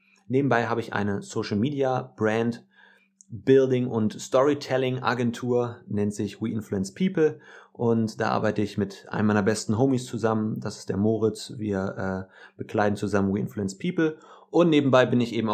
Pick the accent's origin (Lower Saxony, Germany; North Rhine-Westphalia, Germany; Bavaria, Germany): Lower Saxony, Germany; Hanover; Ich bin 24 Jahre alt, ich komme aus Hannover.